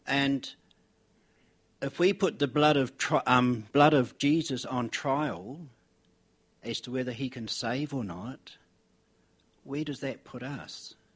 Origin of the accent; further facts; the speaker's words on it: New Zealand; I mean, they call the South Island the mainland, but we come from New Zealand.